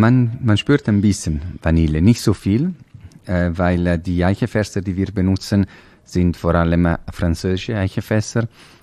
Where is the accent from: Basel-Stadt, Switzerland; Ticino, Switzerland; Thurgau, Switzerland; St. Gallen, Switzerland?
Ticino, Switzerland; Also Merlot ist für uns in Tessin eine sehr wichtige Traubensorte